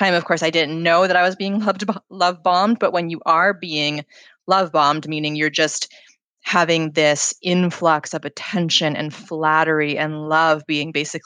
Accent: Maine, United States; now in New York, United States; And I had moved to New York a couple years prior. I'm from Maine originally.

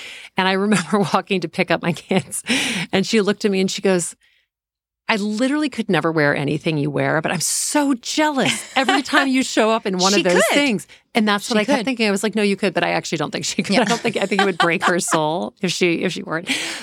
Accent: Southern United States, United States; My mom is British. I grew up in the South. Like, we're just a more formal household.

